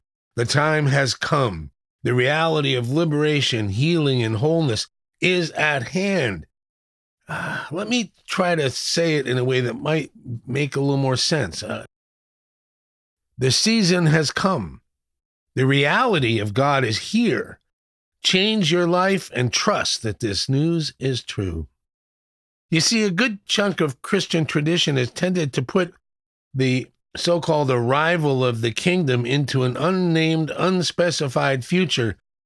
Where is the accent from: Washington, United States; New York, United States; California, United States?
New York, United States; I grew up back on the East Coast in upstate New York